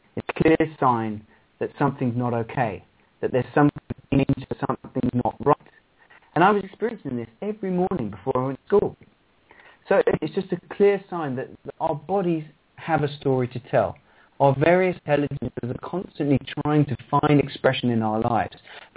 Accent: London, United Kingdom; Well, I grew up in England, and I went to school in London.

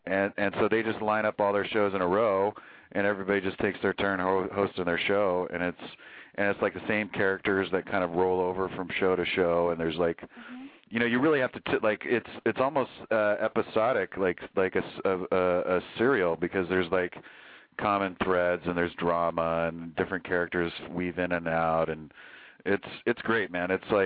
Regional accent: California, United States; Like I'm from California. I'm very laid back.

